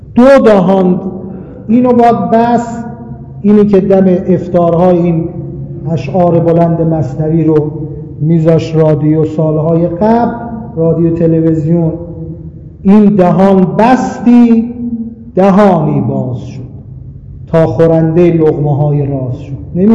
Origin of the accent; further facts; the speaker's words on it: Khorasan, Iran; طلبه بودم، ادبیات خونده بودم در خراسان در شهر خودمون